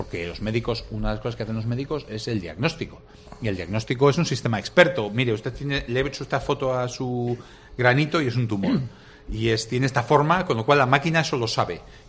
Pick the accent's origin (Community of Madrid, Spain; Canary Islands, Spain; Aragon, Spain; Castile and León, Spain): Castile and León, Spain; Valladolid; Se dispara comparado con el que lo ven 17.000 en mi ciudad natal, que es Valladolid, ¿no?